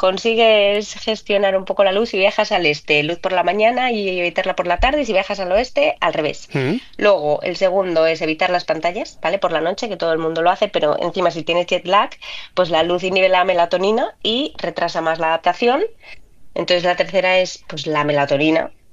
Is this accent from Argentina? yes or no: no; Spain; que así somos los españoles, que estiramos más el día que nadie.